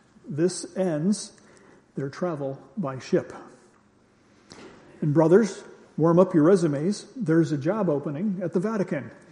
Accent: Rome, New York, United States; By the way, I'm from Rome, the New York version.

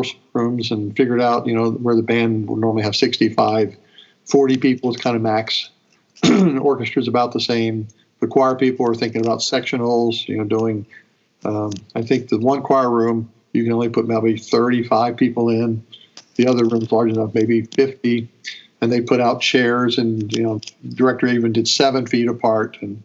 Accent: Bel Air, Maryland, United States; I'm an Easterner. Okay. I grew up in Baltimore, Maryland, or actually just Bel Air, Maryland, which is about 30 minutes north of Baltimore.

